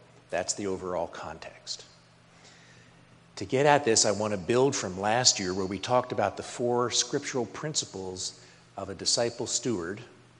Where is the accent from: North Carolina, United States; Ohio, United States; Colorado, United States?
Colorado, United States; Boulder; Now, I grew up in Boulder, Colorado, and there was a lot of mountain climbing there.